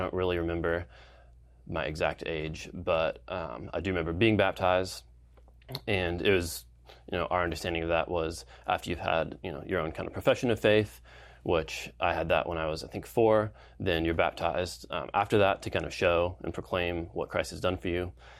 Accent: Colorado, United States; I grew up in Colorado. That's where I was born and raised into a family.

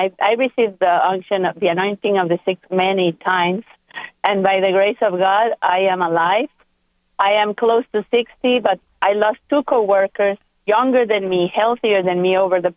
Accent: Guatemala; we're from Guatemala, and St. John Paul II came to visit our country

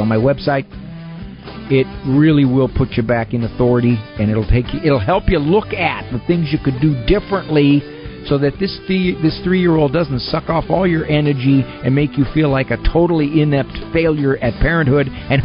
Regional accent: Chicago, Illinois, United States; accent: Chicago; I wish I could disguise my voice, but my Chicago accent is never going away.

